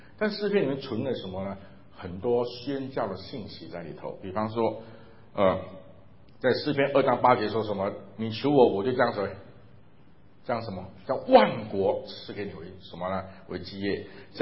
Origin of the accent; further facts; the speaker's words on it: China; 我们中国人有句话说，家丑不外扬嘛。